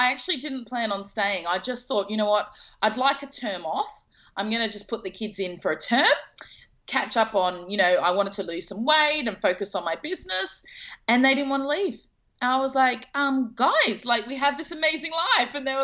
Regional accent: Perth, Western Australia, Australia; now in Melbourne, Australia; So I'm originally from Perth, but I came to visit my parents in Melbourne, and I'm actually still here in Melbourne.

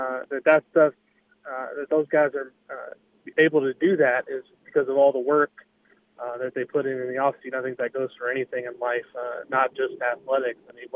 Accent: New Albany, United States; growing up in New Albany, you had community parks and a few other places, but nothing like that.

